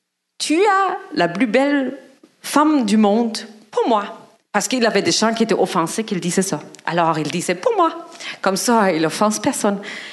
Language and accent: French; Germany; Je viens d'Allemagne, d'une grande famille. On a vécu dans une petite ville.